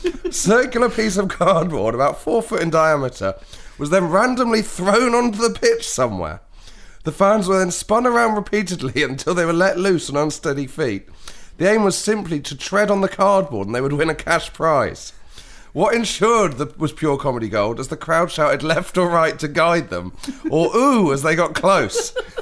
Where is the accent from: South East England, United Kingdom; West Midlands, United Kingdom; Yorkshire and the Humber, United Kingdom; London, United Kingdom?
Yorkshire and the Humber, United Kingdom; Knaresborough; I grew up in Knaresborough, North Yorkshire, and it was a place that seemed to be a popular place to live for footballers